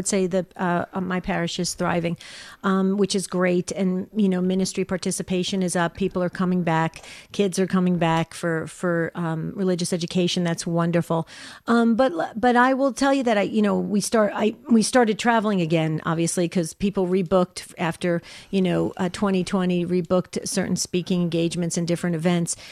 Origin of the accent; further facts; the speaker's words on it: New Jersey, United States; but, you know, hey, we're from Jersey. We don't have a filter, so.